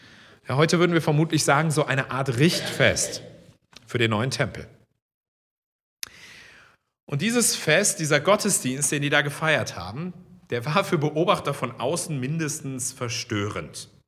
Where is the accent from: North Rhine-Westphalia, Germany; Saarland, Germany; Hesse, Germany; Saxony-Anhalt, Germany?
Hesse, Germany; Giessen; Ich komme ja aus Gießen und ich habe auch in Gießen studiert. Und als ich in Gießen studiert habe, habe ich direkt am zentralen Platz in Gießen gewohnt, der sogenannte Marktplatz.